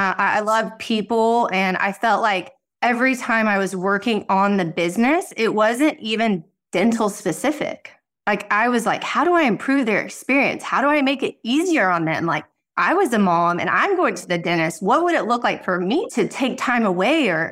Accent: Amarillo, Texas, United States; Like, I'm a native Texan. You work hard to get to Austin. I'm from Amarillo, so small town, cattle. And I made it to San Antonio for dental school.

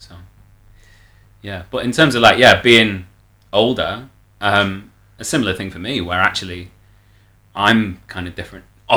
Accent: Manchester, North West England, United Kingdom; I'm from Manchester. I'm from a very working class background with, like, me and my mates would go and watch football on a Saturday.

